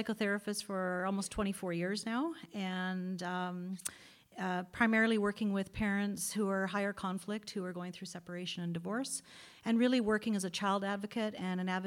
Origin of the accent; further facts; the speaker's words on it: Canada; I'm from Canada, but I went to the States and did some work there